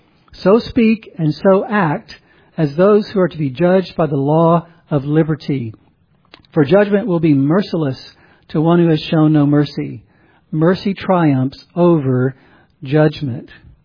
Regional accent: the South, United States; I grew up in the South.

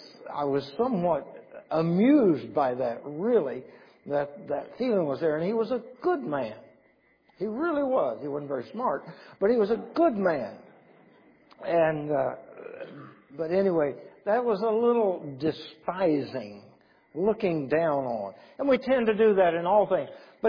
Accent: West Virginia, United States; I am from West Virginia.

